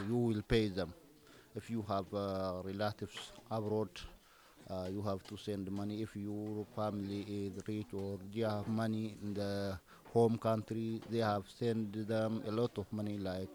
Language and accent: English; Ethiopia; now in France; I am from Ethiopia. I arrived here in France before 1 year and 4 months.